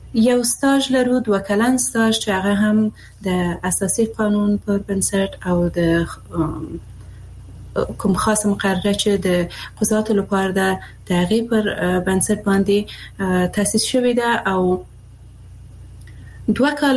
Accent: Afghanistan; زه د افغانستان یو هغه میرمن يم

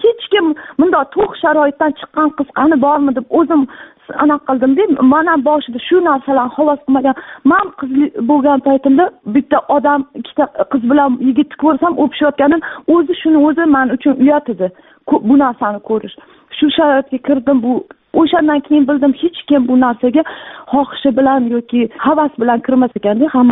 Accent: Tashkent, Uzbekistan; now in China; Men o'zi aslida Toshkentdanman.

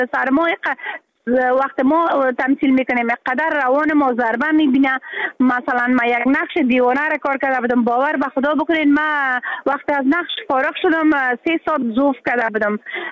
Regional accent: Afghanistan; ما در بیرون از افغانستان هستم

